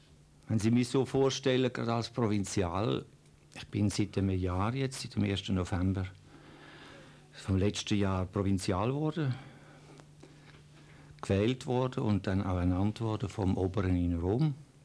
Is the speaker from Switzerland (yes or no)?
yes; Basel, Basel-Stadt, Switzerland; also born or lived in Vorarlberg; ich bin ein Schweizer, ich bin eigentlich ein Basler. Aber von der Sprache her habe ich manchmal Schwierigkeiten, wenn also die Leute mich an einen Ort fixieren. Und das ist von dort her gekommen, weil ich so lange im Vorarlberg war